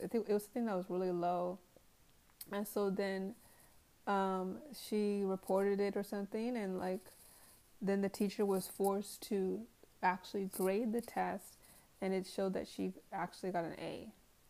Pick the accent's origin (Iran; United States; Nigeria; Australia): Nigeria; Because I'm being Nigerian, by being Nigerian, that's what was instilled in instilled into us when we were young.